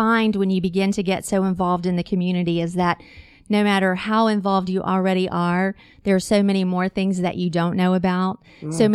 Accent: Pensacola, Florida, United States; I am a Pensacolian. Right. Well, I grew up near Pensacola. I went away for college and then came back, 20 years ago. So mm-hmm. I'm really a Pensacolian.

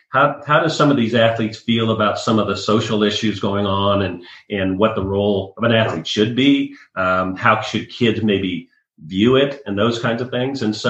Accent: Nebraska, United States; to take you back, I grew up in Nebraska. and went to school at the University of Nebraska

